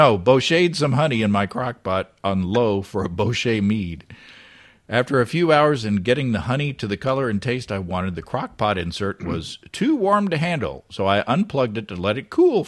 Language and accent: English; Stockholm, Stockholm County, Sweden; I was accepted into a brewing school south of Stockholm, my hometown.